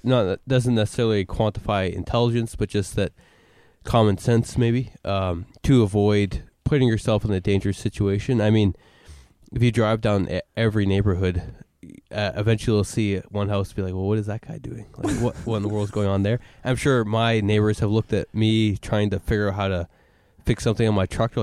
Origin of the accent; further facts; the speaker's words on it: Canada; It's several times growing up in Canada.